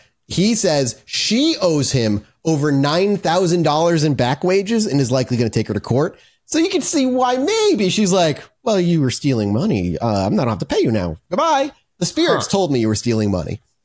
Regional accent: Rhode Island, United States; it's happening in my home state of Rhode Island.

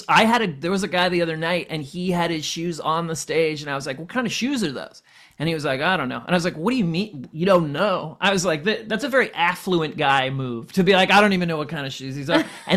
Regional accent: Midwest, United States; And I'm from the Midwest. That's an honor culture.

